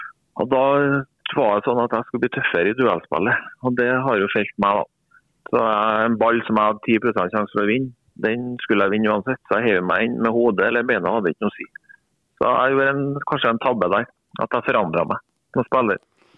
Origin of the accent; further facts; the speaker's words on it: Trøndelag, Norway; Men jeg er jo trønder